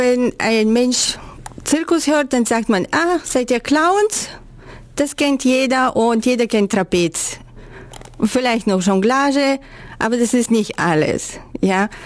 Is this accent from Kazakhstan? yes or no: yes; Kazakhstan; German is a second language; now in Ulm, Germany; also ich komme aus Kasachstan, das hört man ja auch, dass ich nicht hier geboren bin.